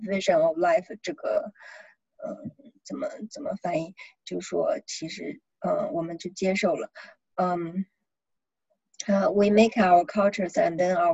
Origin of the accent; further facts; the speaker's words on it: China; now in United States; 当我们从中国我和青青像我们从中国来到刚来到美国的时候